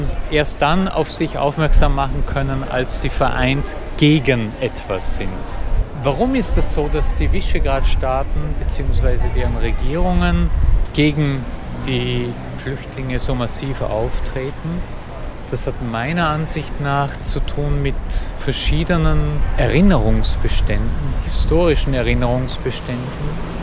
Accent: Austria; now in Budapest, Hungary; Ich bin Österreicher. Und ich lebe jetzt in Budapest schon seit fast 20 Jahren.

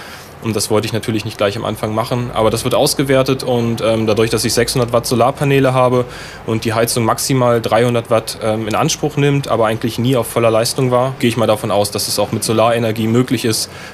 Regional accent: Harz, Germany; born there; now in Hanover, Germany; Ich bin 30 Jahre alt. Ich komme gebürtig aus dem Harz und wohne jetzt seit ungefähr 7 Jahren hier in Hannover.

